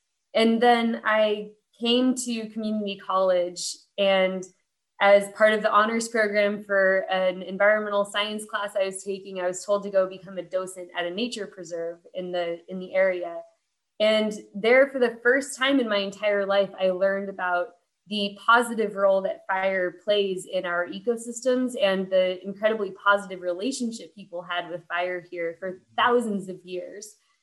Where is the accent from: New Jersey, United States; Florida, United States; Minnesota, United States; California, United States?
California, United States; Temecula; So I grew up in Temecula in Southern California, which is an area surrounded by chaparral covered hills.